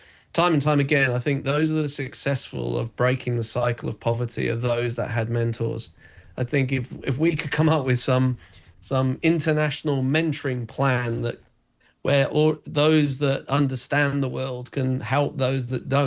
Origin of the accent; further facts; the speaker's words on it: England, United Kingdom; I'm from England. I'm currently in London right now.